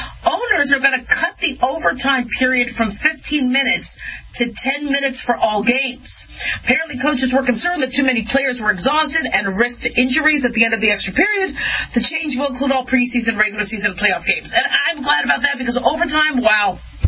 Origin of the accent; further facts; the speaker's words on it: Las Vegas, Nevada, United States; And there is the league is starting to warm up to the Raiders' future home, which is going to be my hometown, Vegas.